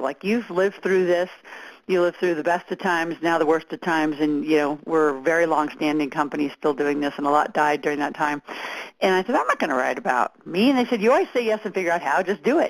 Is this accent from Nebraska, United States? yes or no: yes; Mead, Nebraska, United States; I grew up in Mead, Nebraska. Can you believe it? It's outside of Wahoo, Fremont.